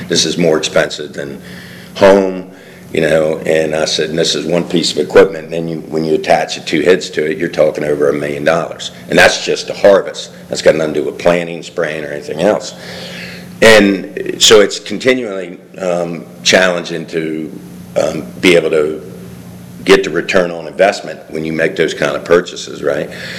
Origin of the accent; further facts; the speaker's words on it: United States; because I also farm, born and raised in Sussex County, so this county is obviously very near and dear to my heart.